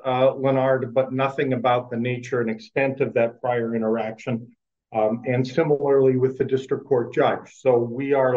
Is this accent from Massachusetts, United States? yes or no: no; Mankato, Minnesota, United States; I'm an attorney from Mankato, Minnesota